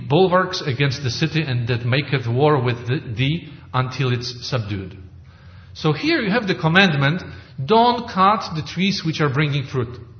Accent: Oregon, United States; Well, you know, I am from Oregon, and we cut lots of wood

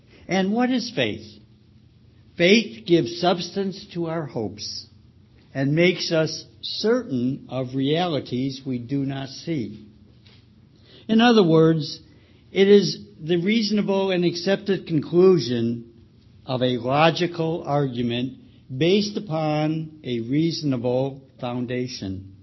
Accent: Chicago, Illinois, United States; I'll beat Brother Joe out, since we're both from Chicago, to bring you the love and greetings of your brethren in Chicago

